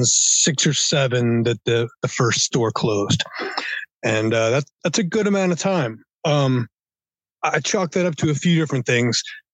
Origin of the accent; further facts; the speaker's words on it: Philadelphia, Pennsylvania, United States; I was from Philadelphia, and there was already like, you know, five cool record shops in Philly.